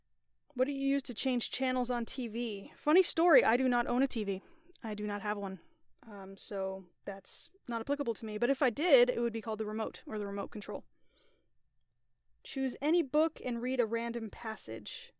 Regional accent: Sonoran Desert, United States; I'm from a little hot place called the Sonoran Desert in America.

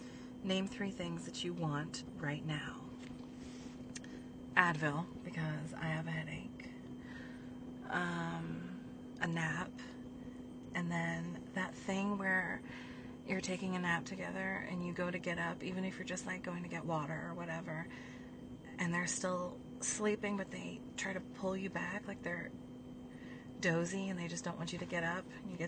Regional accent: United States; Oh, I'm an American woman, so I'm horny for men from the UK.

